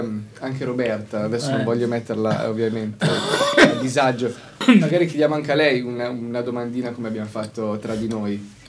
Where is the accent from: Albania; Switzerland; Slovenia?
Switzerland; Chiasso, Ticino; Anch'io sono di Chiasso.